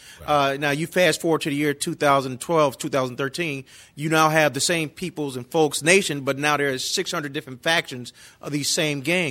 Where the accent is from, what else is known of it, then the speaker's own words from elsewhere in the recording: Chicago, Illinois, United States; Exactly. I grew up in Henry Horner Projects along with Teal.